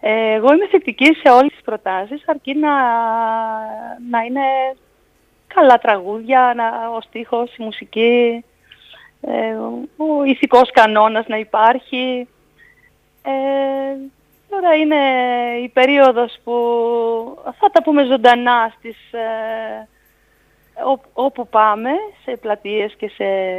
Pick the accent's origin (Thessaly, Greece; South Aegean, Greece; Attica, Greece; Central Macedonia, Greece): Thessaly, Greece; Γιατί είμαι και εγώ από τη Θεσσαλία.